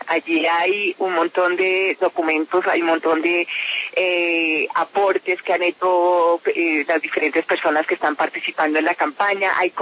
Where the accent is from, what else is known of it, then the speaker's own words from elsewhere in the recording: Colombia; seguir entendiendo qué somos los colombianos